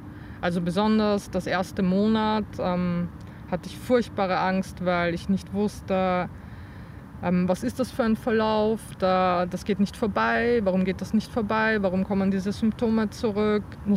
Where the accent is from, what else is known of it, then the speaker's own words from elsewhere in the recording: Vienna, Austria; now in Leipzig, Germany; ich bin ja in Wien zu großen Teilen aufgewachsen, das ist ja eher hügelig.